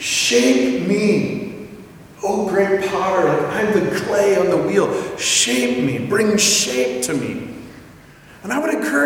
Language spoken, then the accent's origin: English; Oregon, United States; And you know, we grew up in Oregon